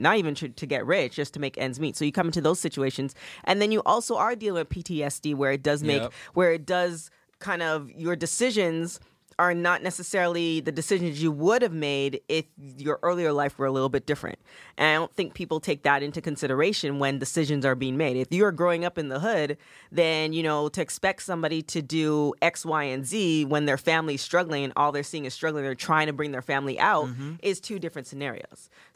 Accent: Canada; So if just me growing up in Canada feels like I can only imagine how

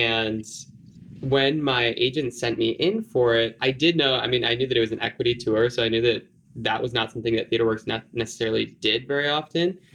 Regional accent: Wisconsin, United States; Well, we're from Wisconsin. So we get it.

